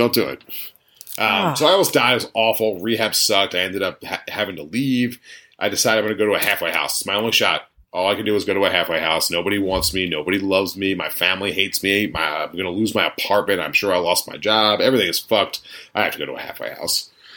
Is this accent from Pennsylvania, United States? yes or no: yes; Philadelphia, Pennsylvania, United States; I just tell people that I'm from Philly, and they're like, you're from Philly?